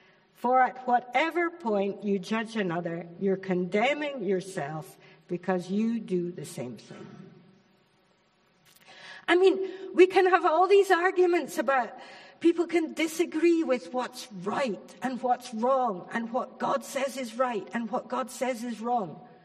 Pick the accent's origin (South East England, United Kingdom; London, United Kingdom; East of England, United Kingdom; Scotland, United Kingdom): Scotland, United Kingdom; Or you say wrath, but I'm still Scottish. I still say wrath, okay.